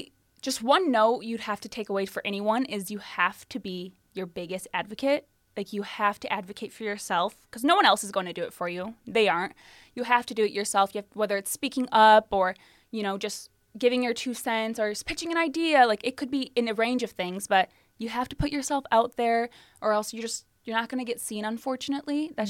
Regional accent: Toledo, Ohio, United States; But my family's here in Toledo. I'm from Toledo. I do love Toledo.

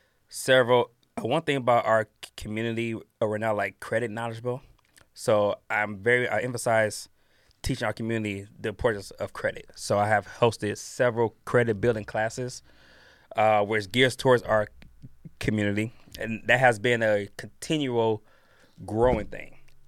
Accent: Toledo, Ohio, United States; But when you're born and raised in Toledo, you have a community.

